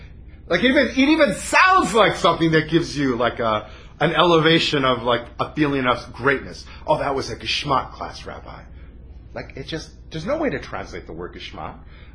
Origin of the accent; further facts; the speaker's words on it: Vancouver, British Columbia, Canada; My best friend and bosom buddy growing up in Vancouver, Paul Karras, famous doctor